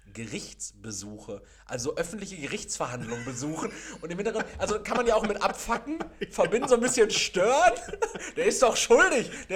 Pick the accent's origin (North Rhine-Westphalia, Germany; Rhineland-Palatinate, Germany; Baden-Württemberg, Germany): North Rhine-Westphalia, Germany; Castrop-Rauxel; born there; ich komme ja gebürtig aus Kastrop-Rauxel